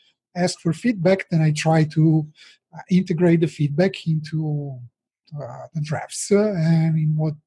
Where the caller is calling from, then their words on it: Lombardy, Italy; I'm calling from home. I'm near Milan in Italy.